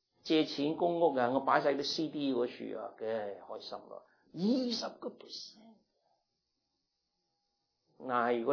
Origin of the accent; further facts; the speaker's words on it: United States; 我哋美国人唔领悟到咩叫做通货膨胀嘅凄凉